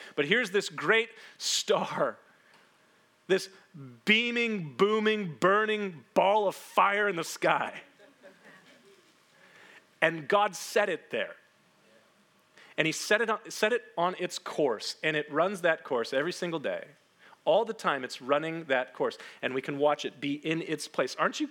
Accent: United States; Now, I'm an American. That means I'm fluent in one language.

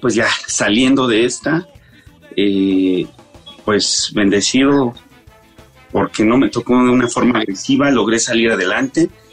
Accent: Los Reyes La Paz, State of Mexico, Mexico; Yo crecí con ustedes en los Reyes La Paz

